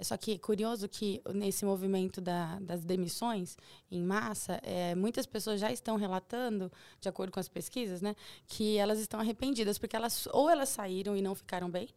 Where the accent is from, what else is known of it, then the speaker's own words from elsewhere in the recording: Nova Andradina, Mato Grosso do Sul, Brazil; born there; Bom, eu sou sul-mato-grossense, né? Eu nasci no Mato Grosso do Sul, numa cidade chamada Nova Andradina.